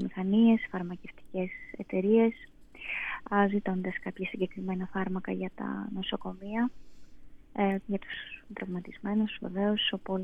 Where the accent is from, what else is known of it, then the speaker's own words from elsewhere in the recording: Kyiv, Ukraine; Greek is a second language; όταν γεννήθηκα και μεγάλωσα στο Κίεβο, τότε, λόγω του καθεστώτος, η επίσημη γλώσσα ήταν τα ρώσικα. Δηλαδή, ακόμα και στο σχολείο, νηπιαγωγείο, δημοτικό και μετά γυμνάσια, λύκεια, εμείς μιλούσαμε στα ρώσικα